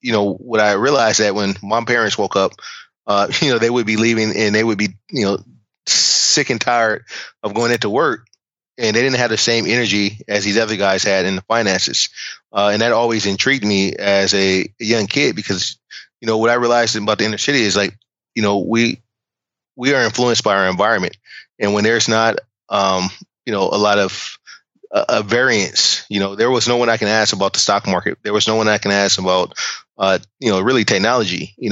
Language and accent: English; Oakland, California, United States; Growing up in the Bay Area, I always had influence of, I grew up in Oakland, but I went to school in San Francisco.